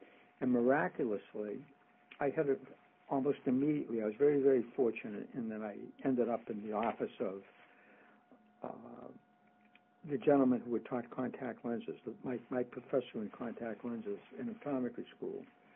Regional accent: Boston, Massachusetts, United States; On planet Earth. I grew up in Boston.

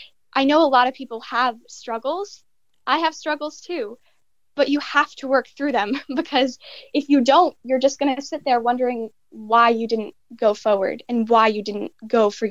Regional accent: New York, United States; Yes, I am originally from New York, Long Island. My Long Island accent. No, I don't have one.

